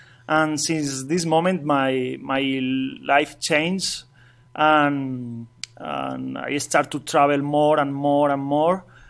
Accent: Asturias, Spain; English is a second language; I grew up in the north coast of Spain. The name region is Asturias.

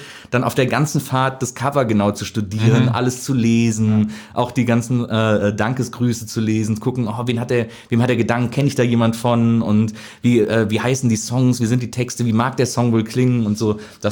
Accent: Wesseling, North Rhine-Westphalia, Germany; ich komme aus Wesselingen, das ist so zwischen Köln und Bonn, so ein kleiner Ort.

